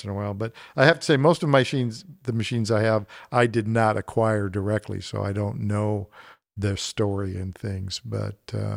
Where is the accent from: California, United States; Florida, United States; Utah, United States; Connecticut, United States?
California, United States; because we come from the San Joaquin Valley, you know, small town roots relatively.